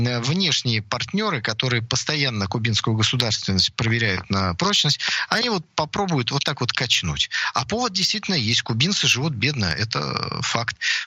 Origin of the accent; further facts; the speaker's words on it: Saint Petersburg, Russia; Я из Санкт-Петербурга